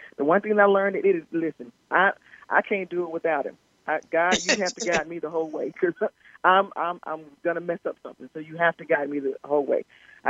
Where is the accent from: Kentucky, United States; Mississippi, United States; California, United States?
Mississippi, United States; I'm from Mississippi. I'm from a large farm in a small town in Mississippi, in the middle of nowhere.